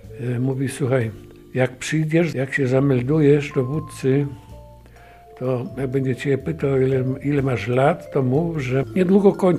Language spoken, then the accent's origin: Polish; Supraśl, Podlaskie Voivodeship, Poland